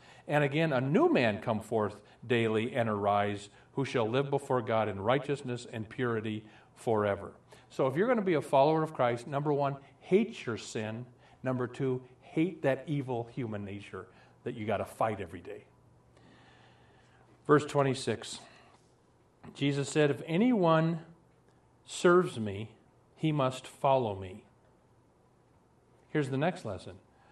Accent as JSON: {"language": "English", "town": "Omaha", "region": "Nebraska", "country": "United States", "tie": "born or raised there", "said": "I have a dear friend that I grew up with in Omaha."}